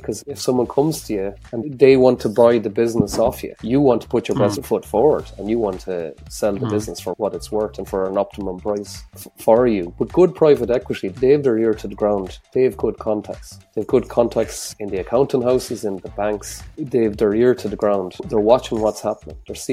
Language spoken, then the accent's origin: English; Tipperary, Munster, Ireland; So I was born in Tipperary, so it's a long way for a lot of people. And I grew up on a dairy farm, something I'm very proud of.